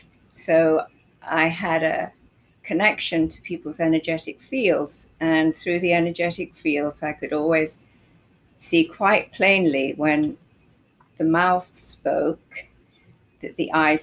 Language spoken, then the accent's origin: English; London, United Kingdom; also born or lived in Norway; I was born in London, and I had my father was Norwegian, my mother was English, and I was educated and had my childhood